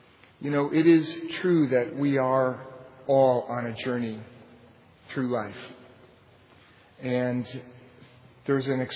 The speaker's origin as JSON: {"language": "English", "region": "New York", "country": "United States", "said": "Now, I'm from New York, and I grew up in a family that was in many ways very loving"}